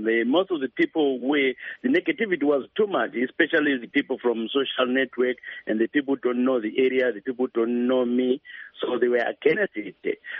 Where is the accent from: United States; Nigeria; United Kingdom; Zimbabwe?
Zimbabwe; Lower Gweru, Midlands; I come from Lower Kweru. So from Lower Kweru, we lag behind in terms of development and everything.